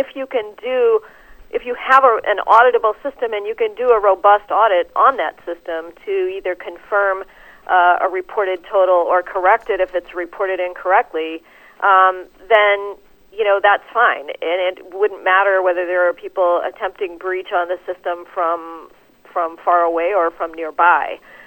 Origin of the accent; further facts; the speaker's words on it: Chicago, Illinois, United States; this hurts me because I'm actually from Chicago